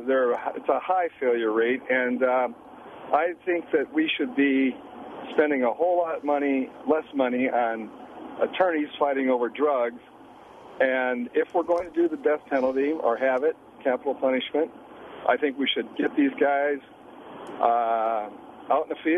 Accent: Wausau, Wisconsin, United States; I'm from Wausau.

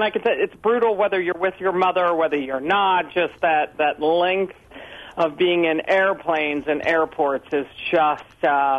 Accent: Indiana, United States; In fact, I'm originally from the Midwest. I was born and raised in Indiana.

